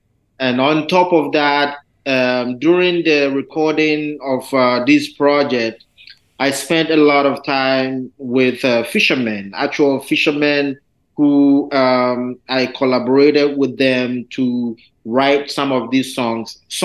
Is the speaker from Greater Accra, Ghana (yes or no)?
yes; Kokrobite, Greater Accra, Ghana; my hometown, Kokrobite, where I grew up.